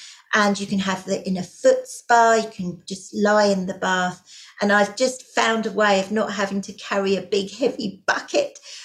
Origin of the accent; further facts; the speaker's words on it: South East England, United Kingdom; I come from England. You might have guessed from the accent there. And I come from a county called Surrey.